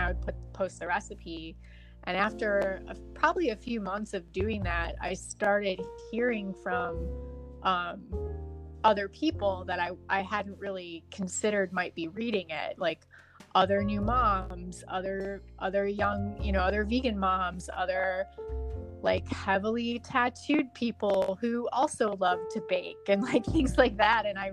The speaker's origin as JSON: {"language": "English", "region": "Midwest", "country": "United States", "tie": "born or raised there", "said": "because, you know, I grew up in the Midwest, and I was eating a lot of potatoes and corn and beef my whole life."}